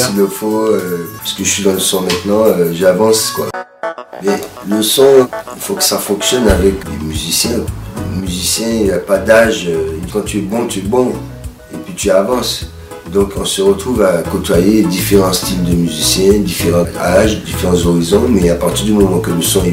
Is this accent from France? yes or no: yes; Martinique, France; also born or lived in Guadeloupe; Je viens des Caraïbes, je suis né en Guadeloupe. Sinon, j'ai évolué en Martinique, où j'ai fait mes premières expériences musicales.